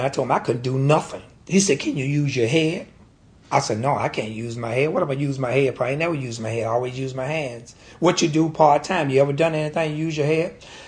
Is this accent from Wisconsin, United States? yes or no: no; Oxford, North Carolina, United States; born there; I was born in Grammar County, Oxford, April the 1st, 1942. Oxford was a quiet community. Wasn't anything exciting here.